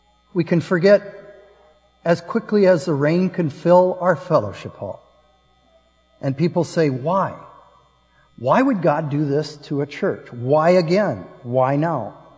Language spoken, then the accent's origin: English; Nebraska, United States; born there; Now, some of you know that I'm from Nebraska by birth, and I claim to be a Cornhusker fan.